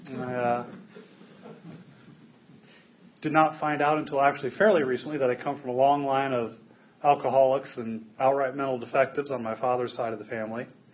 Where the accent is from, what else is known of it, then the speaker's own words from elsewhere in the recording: McLean, Virginia, United States; But I grew up in McLean. It was at that time a nice middle class government town, right inside the Beltway.